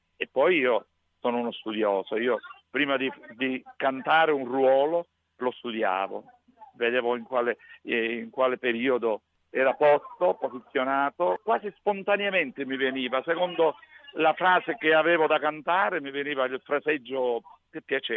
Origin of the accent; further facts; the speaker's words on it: Sicily, Italy; E dico, io sono siciliano.